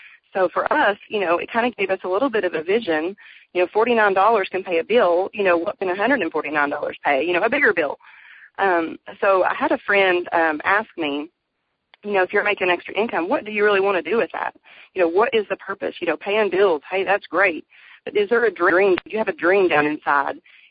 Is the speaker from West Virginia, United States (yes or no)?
no; Maryville, Tennessee, United States; I'm from Maryville, Tennessee.